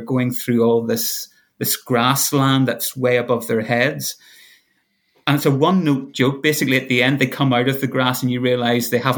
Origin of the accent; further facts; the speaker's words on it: Belfast, Northern Ireland, United Kingdom; if I grew up in Belfast, so I kind of know a bit about fundamentalism.